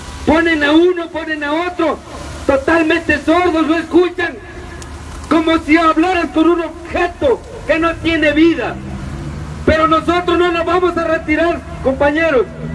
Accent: Mexico; somos mexicanos y no debemos dejar que las cosas sigan pasando

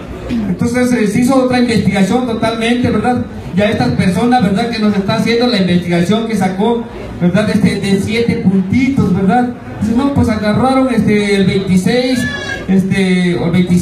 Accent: Mexico; nosotros como mexicanos

